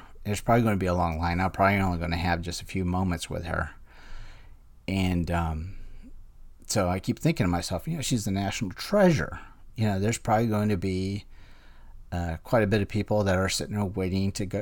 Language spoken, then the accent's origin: English; Illinois, United States; I go, "Yeah, I'm from the Chicagoland area."